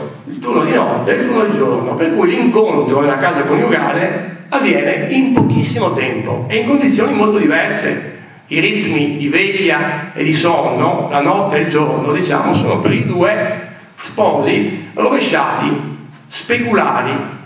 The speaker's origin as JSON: {"language": "Italian", "town": "Venice", "region": "Veneto", "country": "Italy", "tie": "born or raised there", "said": "a Porto Marghera, vicino a dove sono nato io, sono veneziano, avevo Porto Marghera davanti agli occhi"}